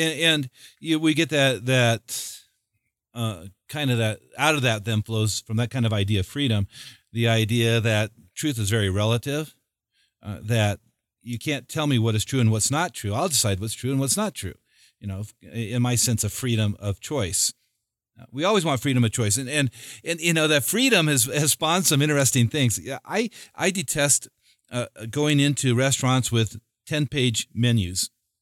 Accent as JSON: {"language": "English", "region": "the West", "country": "United States", "tie": "born or raised there", "said": "Well, I think especially it's you and I live in the West, and we grew up in the West"}